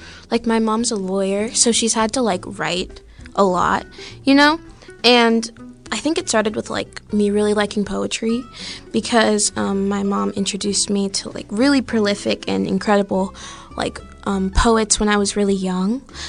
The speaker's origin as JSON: {"language": "English", "town": "Farrell", "region": "Pennsylvania", "country": "United States", "said": "I'm from Farrell, so that's kind of like around, if you've heard of like Sharon, Hermitage area."}